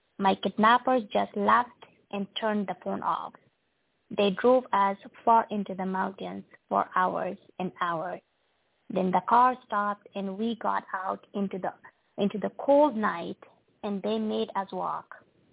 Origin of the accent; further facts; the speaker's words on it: Nangarhar, Afghanistan; English is a second language; My community and my members of my family in Nangarhar discouraged me from being from learning the language of infidels.